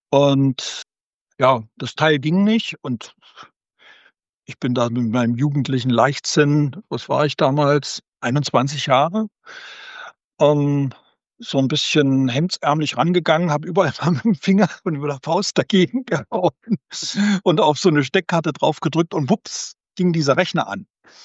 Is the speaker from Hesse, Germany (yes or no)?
no; Suhl, Thuringia, Germany; hat mich dann auch mal besucht in meiner Heimatstadt Suhl.